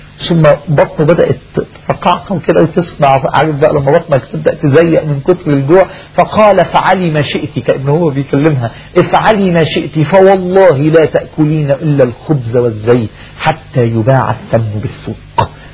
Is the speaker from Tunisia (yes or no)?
no; Egypt; مش بنمون والعياذ بالله لأن احنا مصريين